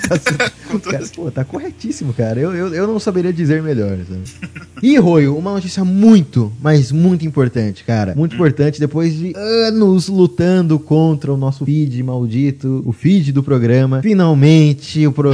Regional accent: Brazil; eu sou brasileiro

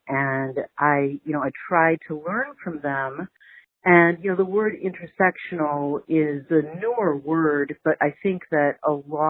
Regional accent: United States; but I really am an American much more than I am an Indian.

